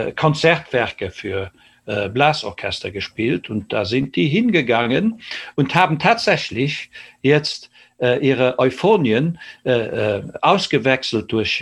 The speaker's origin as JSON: {"language": "German", "country": "Luxembourg", "said": "bei uns in Luxemburg, wenn man in so manchen Keller von einem Blasmusikverein geht"}